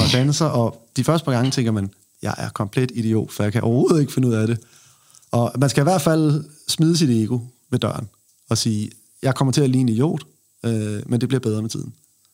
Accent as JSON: {"language": "Danish", "region": "Zealand", "country": "Denmark", "tie": "born or raised there", "said": "Det betyder, at jeg er nede fra Sydsjælland af. Nede mellem Næstved og Herslev og Køge, og det er der lige syd for Køge."}